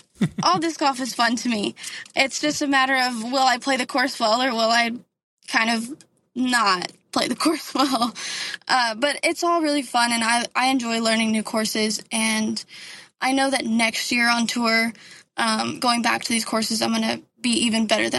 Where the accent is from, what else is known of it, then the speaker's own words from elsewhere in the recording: Texas, United States; and I am from West Texas, and we don't really have much elevation, so that was kind of new to me